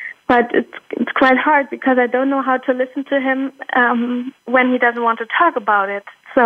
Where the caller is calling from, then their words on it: Germany; I'm calling in from Germany